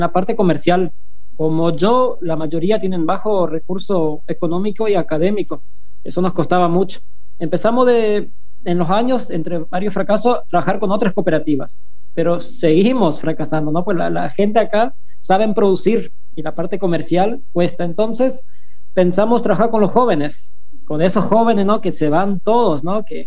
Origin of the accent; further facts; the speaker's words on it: San Antonio, Misiones, Argentina; also born or lived in Colonia Wanda; yo soy nacido y malcriado, como dicen acá, en la zona de San Antonio, pegado con Brasil. Después me fui al otro lado de Misiones, que es Colonia Wanda, pegado con Paraguay. Así que hablo portugués y entiendo guaraní.